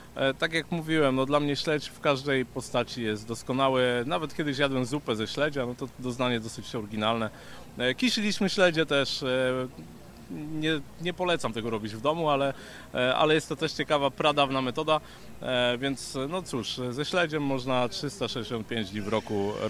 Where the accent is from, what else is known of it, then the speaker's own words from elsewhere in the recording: Poznań, Greater Poland Voivodeship, Poland; now in Koszalin, Poland; ja się przeprowadziłem na Pomorze 13 lat temu, więc to pochodzę z Poznania, ale przyjechałem do Koszalina w 2009 roku.